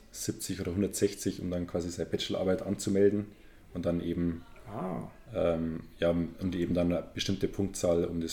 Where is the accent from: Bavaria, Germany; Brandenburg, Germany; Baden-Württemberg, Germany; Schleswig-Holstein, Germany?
Bavaria, Germany; Passau; Ich habe aber dann meine Wohnung wieder gekündigt und bin wieder zurück nach Passau gezogen, wo ich herkomme.